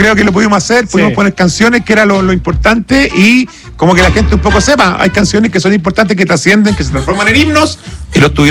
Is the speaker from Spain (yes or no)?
no; Chile; como chilenos